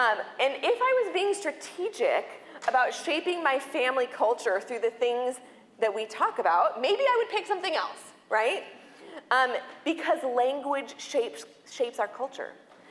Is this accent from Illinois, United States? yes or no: no; San Diego, California, United States; things that I'm sure I can't even imagine about snow because I've been born and raised in San Diego.